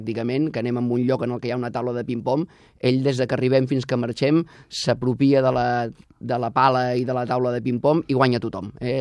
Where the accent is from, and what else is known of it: Vilanova i la Geltrú, Catalonia, Spain; born or raised there; now in Sant Cugat del Vallès, Spain